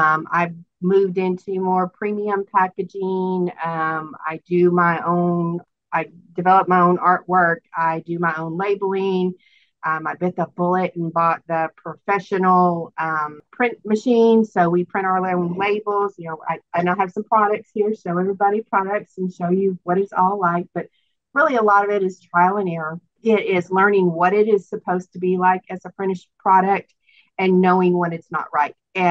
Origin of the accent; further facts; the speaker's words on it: Houston, Texas, United States; I am from the Houston, Texas area.